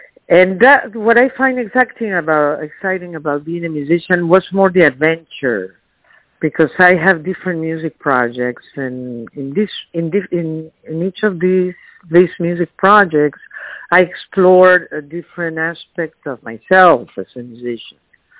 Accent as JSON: {"language": "English", "country": "Peru", "second_language": "English", "said": "I told her I also wanted to sing, and that I come from Peru"}